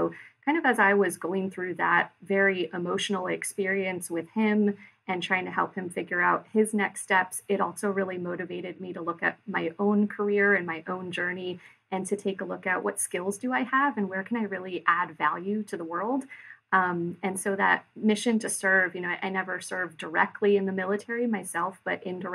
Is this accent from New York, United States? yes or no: no; Hartford, Connecticut, United States; Okay, well, I grew up in the Hartford area.